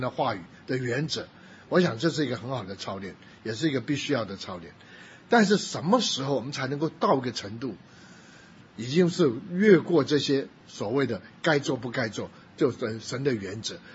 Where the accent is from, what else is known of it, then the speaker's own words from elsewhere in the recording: Guangzhou, Guangdong, China; 然后我是广州人